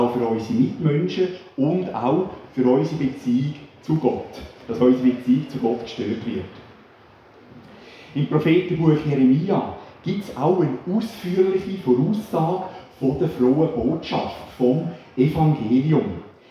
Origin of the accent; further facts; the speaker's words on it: Sarmenstorf, Aargau, Switzerland; Andere Dörfer in der Region, wie zum Beispiel Gonteschwil, Tiefental oder Sarmensdorf, wo ich aufgewachsen bin